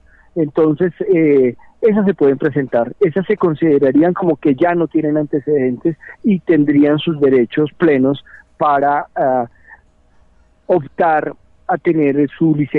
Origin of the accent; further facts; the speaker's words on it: Colombia; Nosotros como colombianos y colombianas tenemos derecho a fundar medios masivos de comunicación